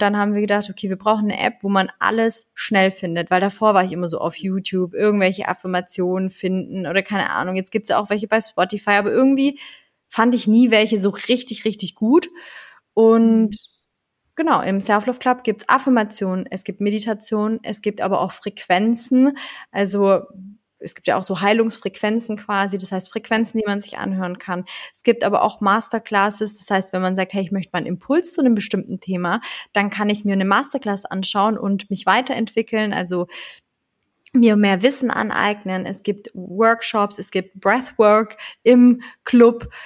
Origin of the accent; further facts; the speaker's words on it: Italy; ich bin Italienerin.